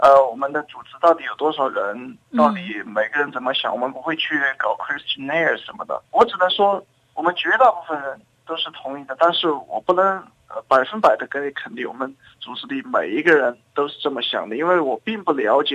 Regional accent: China; 我是中国大陆过来的

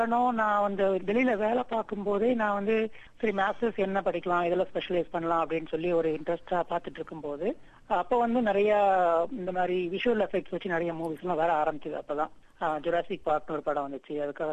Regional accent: Coimbatore, Tamil Nadu, India; also born or lived in Thoothukudi; நான் பிறந்தது வந்து தமிழ்நாட்டில் தூத்துக்குடியில பிறந்தேன். அம்மாவுடைய ஊர் தூத்துக்குடி. நான் வளர்ந்தது எல்லாமே கோயம்புத்தூர்ல. கோயம்புத்தூர் புறநகர்ல கள்ளப்பாளையம்னு ஒரு சிறிய கிராமம். அங்கதான் நான் வந்து 7ஆம் வகுப்பு வரைக்கும் படித்தேன்.

